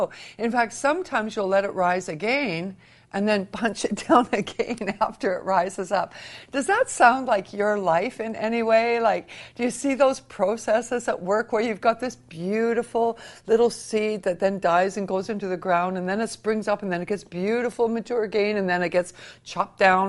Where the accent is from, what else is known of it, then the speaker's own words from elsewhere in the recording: Canada; And I'm Canadian. I've driven across my nation many times